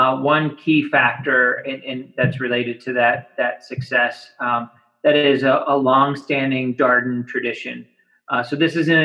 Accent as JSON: {"language": "English", "region": "Midwest", "country": "United States", "tie": "born or raised there", "said": "Midwesterner by upbringing, and my family and I moved to the South about 5 years ago, and we're thrilled to be down he"}